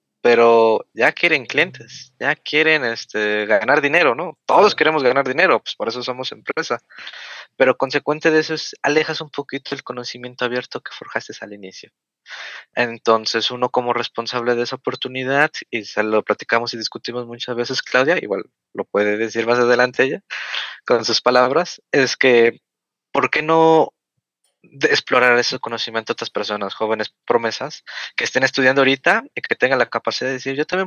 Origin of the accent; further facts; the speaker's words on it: Mexico; puedo resolver esto como mexicano.